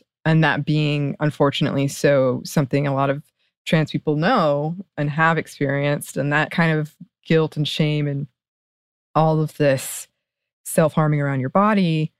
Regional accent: West Virginia, United States; And given that I'm from West Virginia, its Appalachian setting called to something inside of me.

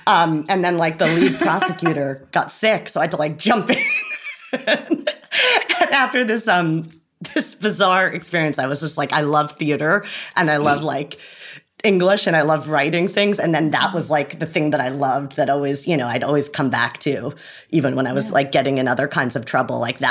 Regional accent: Rye, New York, United States; I'm from Rye, New York, which is about 45 minutes outside of Manhattan. And that's where I'm from. And I spent my childhood just kind of trying to get closer and closer to Manhattan, I would say.

